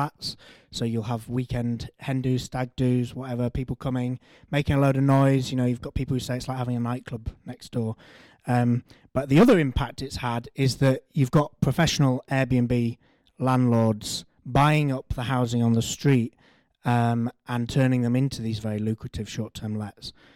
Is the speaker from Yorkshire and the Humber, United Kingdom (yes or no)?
yes; Hebden, Yorkshire and the Humber, United Kingdom; now in Manchester, United Kingdom; I grew up in Hebden. I lived in Manchester for 7 years now.